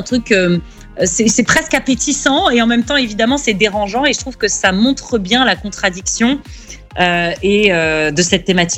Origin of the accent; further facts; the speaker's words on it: Spain; moi, ma maman est du Maroc, j'ai grandi en Espagne